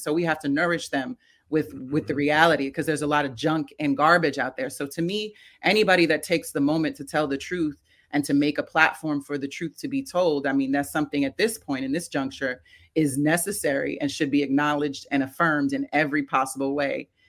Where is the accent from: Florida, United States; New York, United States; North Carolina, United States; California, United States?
New York, United States; New York City; as a New Yorker, as a kid that grew up in New York City, I remember sitting in my, you know, my mother's car, my stepfather's car, going back and forth from the city.